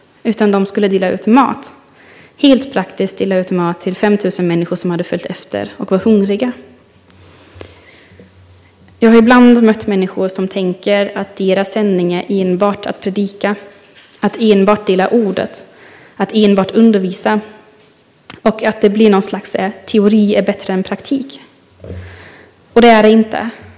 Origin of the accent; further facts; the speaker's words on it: Germany; Jag är ju uppvuxen i Tyskland och i Tyskland så gillar man system.